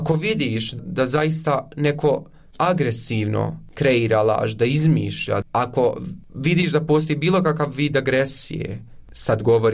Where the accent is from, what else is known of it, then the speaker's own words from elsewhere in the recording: Konjic, Federation of Bosnia and Herzegovina, Bosnia & Herzegovina; also born or lived in Eisenach, Germany; I odrastao sam u Konjicu, nisam iz Sarajeva